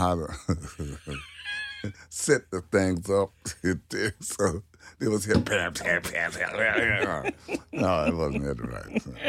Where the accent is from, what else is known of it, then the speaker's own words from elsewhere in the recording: Louisiana, United States; I grew up in the Garden District up on Durban, between First and Second.